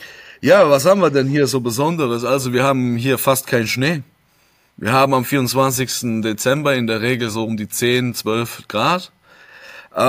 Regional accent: Rhineland-Palatinate, Germany; Aus der wunderschönen Pfalz.

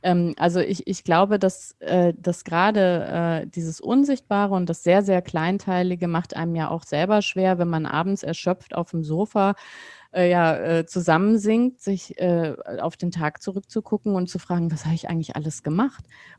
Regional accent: West Germany, Germany; Also ich bin ja in Westdeutschland aufgewachsen.

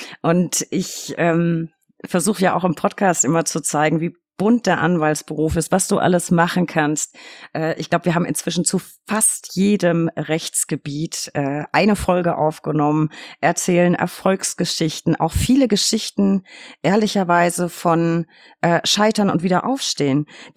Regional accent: Bavaria, Germany; ich bin katholisch, ich komme aus Bayern, natürlich bin ich katholisch.

